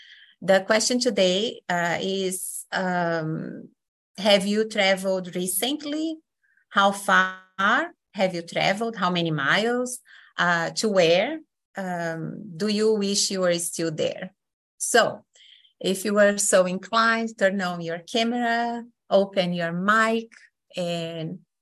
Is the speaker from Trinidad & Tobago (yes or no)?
no; Brazil; English is a second language; now in United States; And now you know my accent. I'm originally from Brazil.